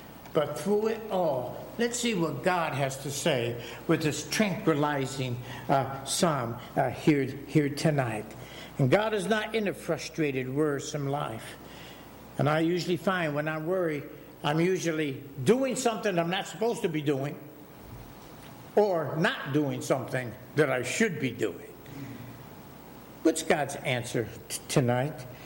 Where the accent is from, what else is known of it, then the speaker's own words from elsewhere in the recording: Connecticut, United States; indeed in the New England states, and I'm from Connecticut, part of the New England states